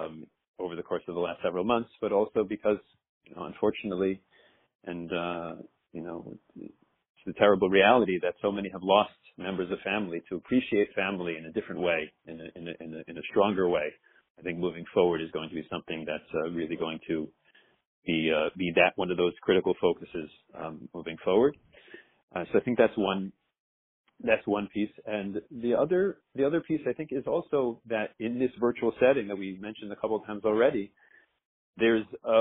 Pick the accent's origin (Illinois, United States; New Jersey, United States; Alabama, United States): New Jersey, United States; I grew up in New Jersey NTSY through and through, all the way up the ranks